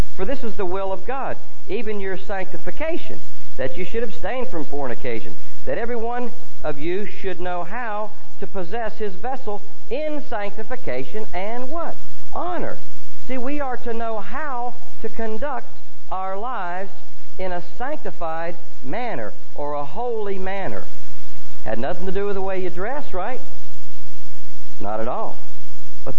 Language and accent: English; West Virginia, United States; I grew up in West Virginia.